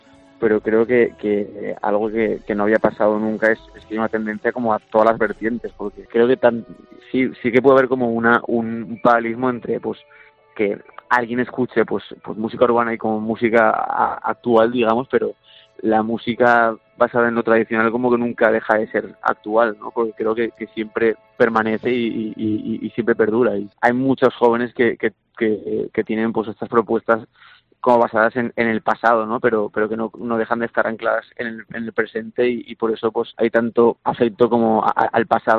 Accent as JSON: {"language": "Spanish", "town": "Benicàssim", "region": "Valencian Community", "country": "Spain", "said": "yo soy de Benicàssim, ¿sí? Pero mi familia es toda aragonesa. El pueblo de mi abuela, que es Juárez de Cañar"}